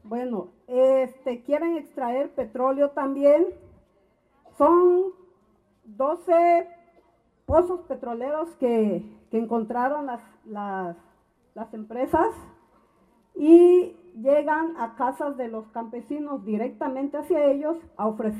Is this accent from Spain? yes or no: no; Chapultenango, Chiapas, Mexico; vengo de la comunidad de Chapultenango, Chiapas, de aquí del estado.